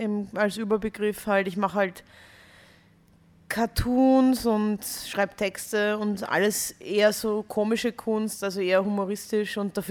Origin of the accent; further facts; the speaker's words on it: Vienna, Austria; now in Klagenfurt, Austria; Nein, ich bin in Wien aufgewachsen und habe immer nur in Wien gelebt